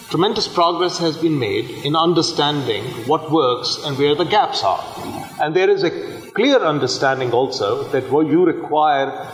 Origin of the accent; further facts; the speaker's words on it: Pakistan; to return to my home country, Pakistan, as a pediatrician.